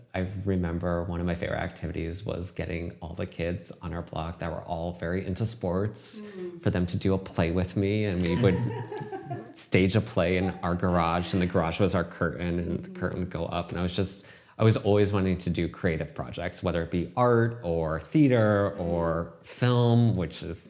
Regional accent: Las Vegas, Nevada, United States; now in New York, United States; It was wild. I mean, it's all I knew when I was a kid. So for me, it was very normal. Mm-hmm. But I always knew from either watching TV or wanting to travel, that there was so much life outside of Las Vegas.

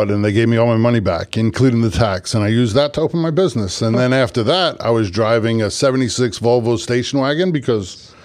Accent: New York, United States; So I'm from New York.

